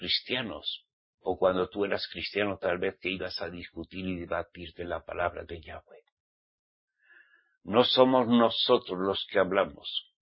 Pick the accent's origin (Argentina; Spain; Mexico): Spain; soy español